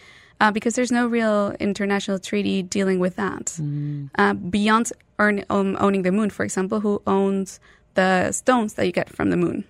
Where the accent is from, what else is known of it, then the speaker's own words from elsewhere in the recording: Chile; I'm Chilean. I'm from South America. So I always get this question.